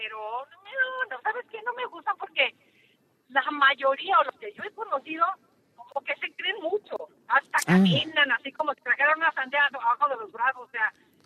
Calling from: South Padre Island, Texas, United States; Estoy hablando acá desde la Isla del Padre.

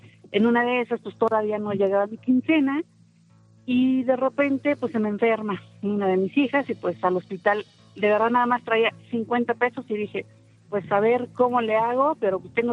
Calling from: Mexico City, Mexico

